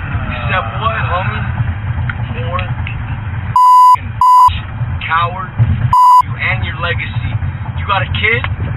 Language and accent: English; United States; I have rights. I have rights. I'm an American.